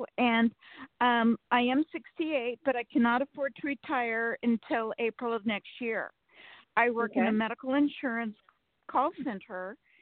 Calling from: Sacramento, California, United States; from Sacramento, California.

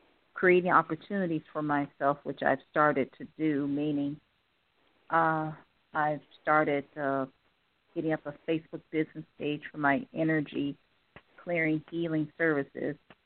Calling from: Ohio, United States; I'm calling from Ohio.

